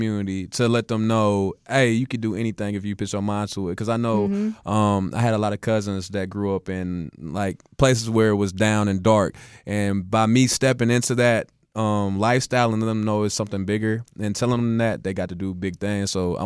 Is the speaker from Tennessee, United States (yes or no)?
yes; Nashville, Tennessee, United States; I'm from Antioch, but also I rep East Nashville and North Nashville.